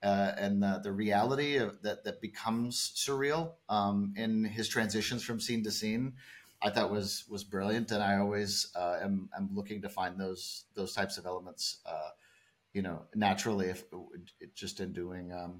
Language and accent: English; Missouri, United States; Growing up in Missouri